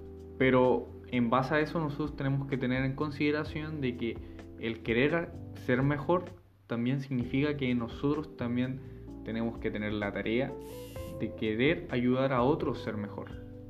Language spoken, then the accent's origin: Spanish; Chile; soy chileno, tengo 19 años actualmente. Actualmente vivo en Antofagasta.